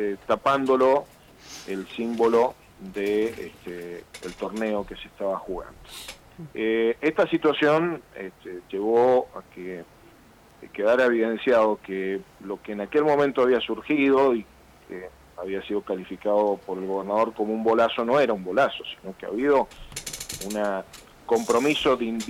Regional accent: Mendoza, Argentina; Yo soy mendocino, además, por eso voy a tratar de separar mi carácter de mendocino con lo que ha pasado.

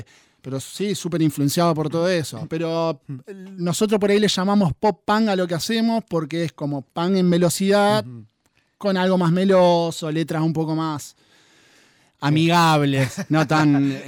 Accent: Argentina; todo mi grupo de amigos, que crecimos todos acá en Barrio Roma

